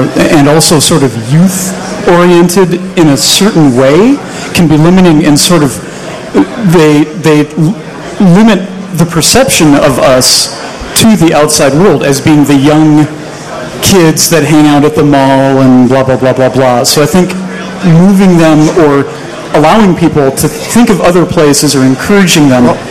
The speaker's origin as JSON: {"language": "English", "town": "Ann Arbor", "region": "Michigan", "country": "United States", "said": "I'm from Ann Arbor."}